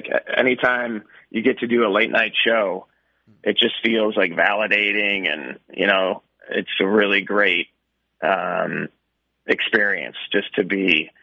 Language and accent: English; Chicago, Illinois, United States; I grew up in Beverly, Morgan Park, South Side.